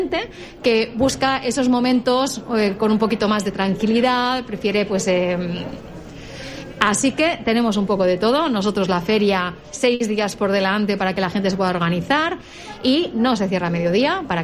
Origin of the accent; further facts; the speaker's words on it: Xixona, Valencian Community, Spain; Yo ver mi pueblo así, ver toda la gente que nos ha acompañado, todas las autoridades, el primer consejo, el ple del consejo en Sixona, son hechos muy importantes.